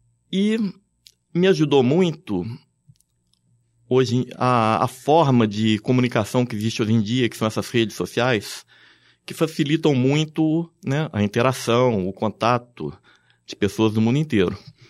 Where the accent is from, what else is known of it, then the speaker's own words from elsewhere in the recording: Ouro Preto, Minas Gerais, Brazil; Eu sou de Ouro Preto, né? Que é uma cidade que tem todo esse peso histórico